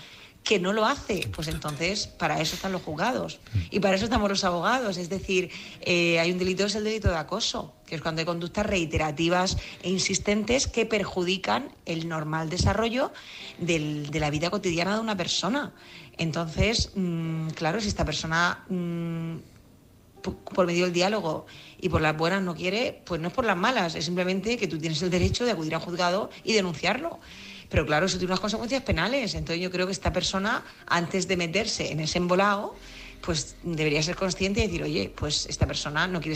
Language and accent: Spanish; Murcia, Region of Murcia, Spain; de Murcia.